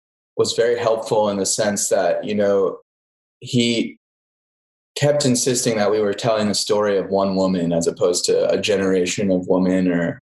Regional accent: Philadelphia, Pennsylvania, United States; I think growing up in Philadelphia, the idea of becoming a film composer was very confusing, I guess.

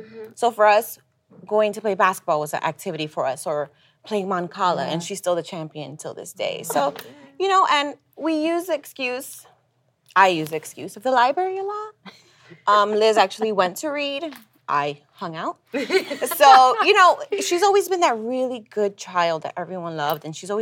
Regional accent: New York, United States; I'm from New York.

